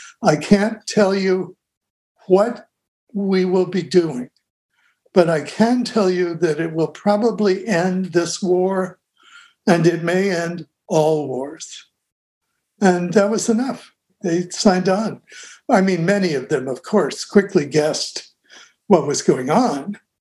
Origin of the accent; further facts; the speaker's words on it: Kansas City, Missouri, United States; a very personable woman from Kansas City, Missouri, my hometown